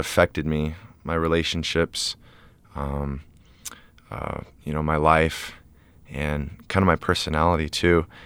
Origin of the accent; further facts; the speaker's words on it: Massachusetts, United States; I'm from Massachusetts.